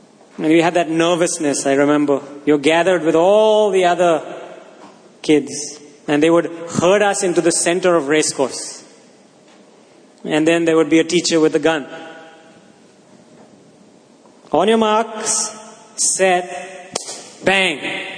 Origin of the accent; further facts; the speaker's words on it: Pune, Maharashtra, India; Growing up in the Bishop's School, Pune, we had our annual, in those days it was just one school, not many.